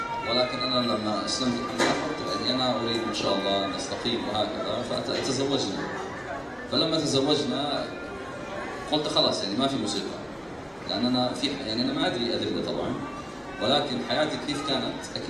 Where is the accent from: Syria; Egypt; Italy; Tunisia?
Italy; Arabic is a second language; also born or lived in London; now in Kuwait; صار لي هنا مهاجرا سنة من لندن مع أهلي. ليش هاجرنا للكويت؟ أنا إيطالي أسكن في لندن